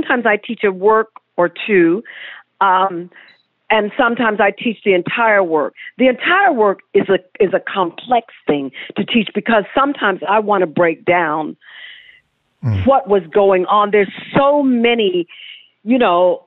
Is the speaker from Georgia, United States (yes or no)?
no; Detroit, Michigan, United States; In fact, I'm from Detroit originally, so I was working with Concept East Theater